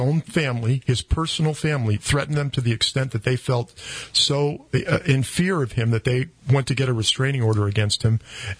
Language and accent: English; Humboldt, California, United States; I'm not talking about 3% hippie pot that we had when I was growing up in Humboldt.